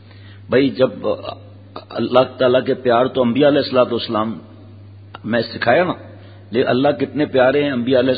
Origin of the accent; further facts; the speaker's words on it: Karachi, Sindh, Pakistan; گاؤں سے صرف تین گھر کراچی شفٹ ہوئے میرے, کراچی کی میری پیدائش ہے.